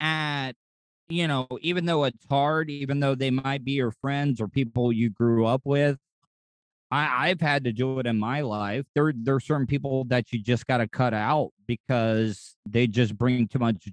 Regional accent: the South, United States; Now, you know, growing up in the South and stuff, it was all about country music and rock and roll

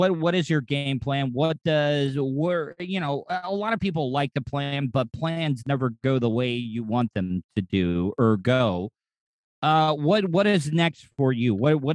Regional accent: the South, United States; Now, you know, growing up in the South and stuff, it was all about country music and rock and roll

